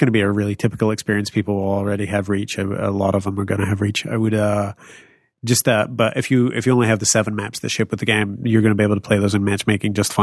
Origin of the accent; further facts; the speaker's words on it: Scotland, United Kingdom; No, I would lift my kilt being a Scotsman.